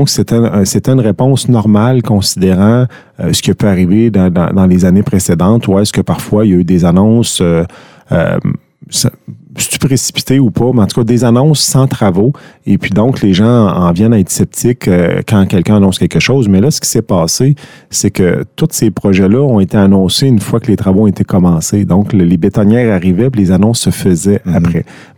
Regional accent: Gentilly, Quebec, Canada; now in Deschaillons, Canada; je suis originaire de Gentilly, je demeure à Deschaillons maintenant.

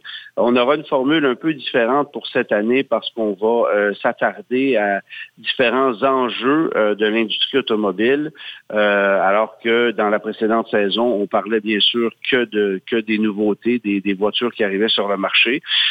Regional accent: Quebec, Canada; qu'est-ce qu'on a fabriqué comme voiture chez nous au Québec.

